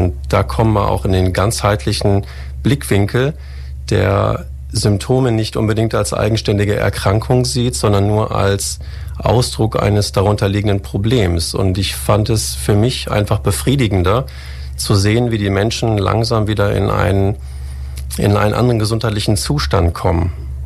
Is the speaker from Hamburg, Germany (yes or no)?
no; North Rhine-Westphalia, Germany; born there; Also geboren bin ich in Ostwestfalen, in der Nähe von Gütersloh. Habe dann in Mainz studiert am Rhein und bin dann nach 5 Jahren Studium für 1 Jahr nach New York zu einer Forschungstätigkeit gereist.